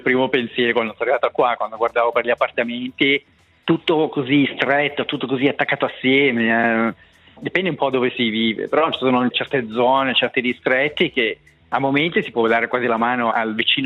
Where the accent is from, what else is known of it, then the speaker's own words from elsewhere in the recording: Caslano, Ticino, Switzerland; sono cresciuto nel Basso Malcantone, a Caslano, e poi dopo mi sono trasferito a Magliaso.